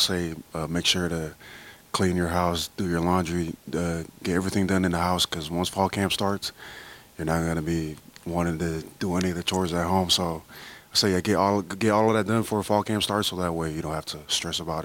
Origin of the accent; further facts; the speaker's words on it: Hawaii, United States; I guess for me personally, growing up in Hawaii, I think it'd be pretty cool